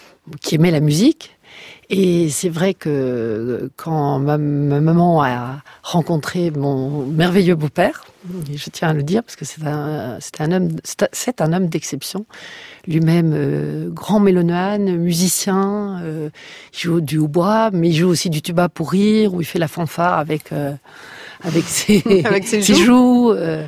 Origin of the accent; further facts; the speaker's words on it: Belgium; Oui, enfin, disons qu'en étant belge, on était regardé en tant que belge, oui.